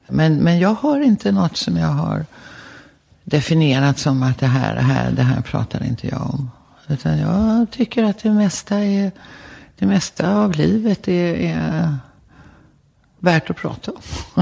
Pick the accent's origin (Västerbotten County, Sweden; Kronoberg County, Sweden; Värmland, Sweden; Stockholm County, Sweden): Stockholm County, Sweden; Täby; Alltså jag kommer ju från Täby, jag är född och uppvuxen där. Det var ju landet på den tiden.